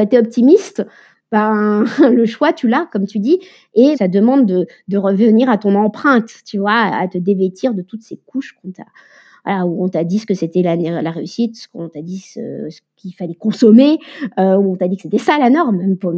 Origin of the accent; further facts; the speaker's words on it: Normandy, France; Il faut savoir aussi que j'ai grandi en Normandie, dans une ferme.